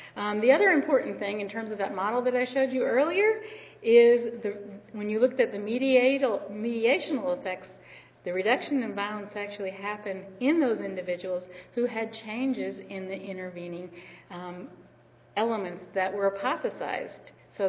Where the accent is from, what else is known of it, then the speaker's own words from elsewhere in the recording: Alabama, United States; I grew up in Alabama, however, I can speak rapidly.